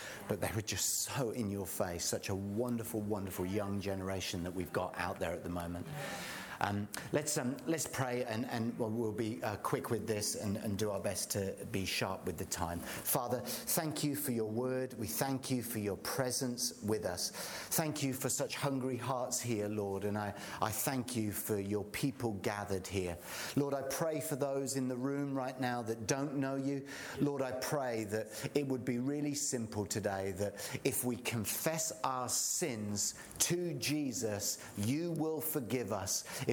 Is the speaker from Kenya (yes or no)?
no; England, United Kingdom; And because I'm English